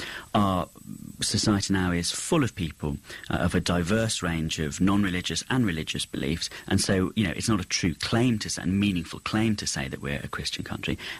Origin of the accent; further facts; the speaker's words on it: United Kingdom; I mean, I'm British, for example. My parents and grandparents are British too.